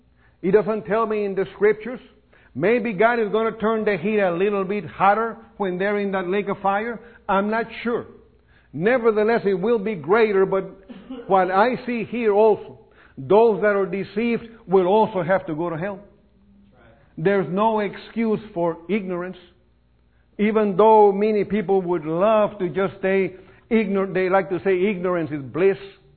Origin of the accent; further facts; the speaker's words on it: Beeville, Texas, United States; I've seen it in my hometown, Beeville.